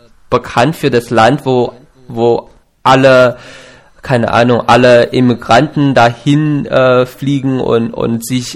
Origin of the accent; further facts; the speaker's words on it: China; born there; German is a second language; also born or lived in United States; Ich habe auch mein Abitur nicht in Deutschland geschrieben, sondern woanders. Ich bin in China geboren. Ich bin Asiater und ich habe lange Zeit in den USA gelebt. Da habe ich mein Abitur geschrieben